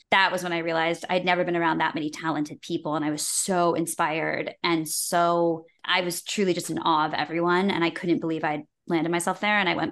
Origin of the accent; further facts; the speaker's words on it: West Bloomfield, Michigan, United States; I grew up in West Bloomfield, Michigan.